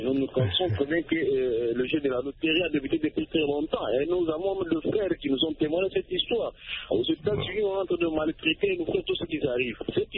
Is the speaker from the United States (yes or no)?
no; DR Congo; chez nous en RDC